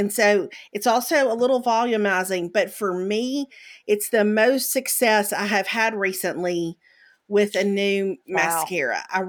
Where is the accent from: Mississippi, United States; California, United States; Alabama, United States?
Mississippi, United States; I say Defensils because I grew up in Mississippi.